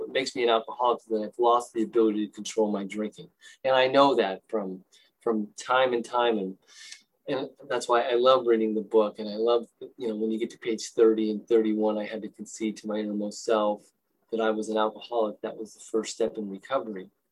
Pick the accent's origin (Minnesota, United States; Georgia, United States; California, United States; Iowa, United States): California, United States; Novato; you know, I grew up in Novato, and I'll tell you a little bit of the geographic in Novato. And Novato is about 25 miles north of the Golden Gate Bridge, and we're in Marin County.